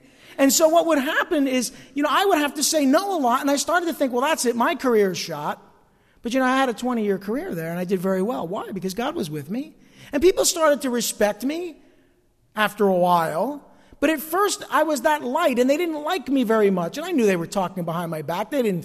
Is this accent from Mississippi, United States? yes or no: no; East Rutherford, New Jersey, United States; I grew up here in East Rutherford, New Jersey, the home of the New York Giants. I grew up there in a working class neighborhood, a grandchild of Italian immigrants.